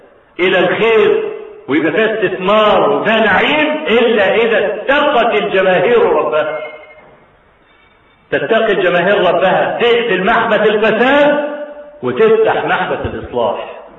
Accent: Egypt; ده احنا عادتنا كمصريين

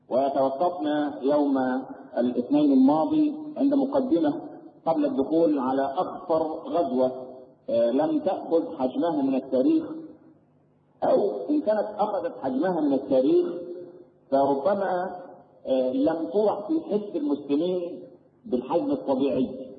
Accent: Egypt; لكن احنا كمصريين معتبرين العيش هو ده الايه؟

